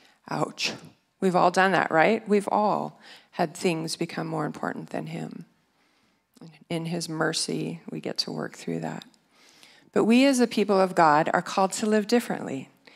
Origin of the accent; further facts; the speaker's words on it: Midwest, United States; And I grew up in the Midwest, and it was hot in the summer